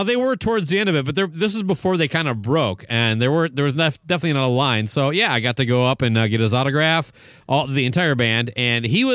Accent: Owatonna, Minnesota, United States; which was a bit of a drive from my hometown of Owatonna.

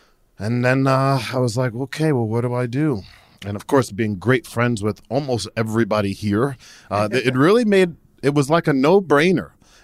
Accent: New Jersey, United States; I don't know anymore. I'm originally from New Jersey.

